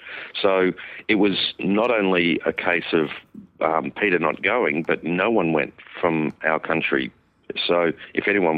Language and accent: English; Australia; I'm an Aussie, and if I want to wear a T-shirt, I'll do it.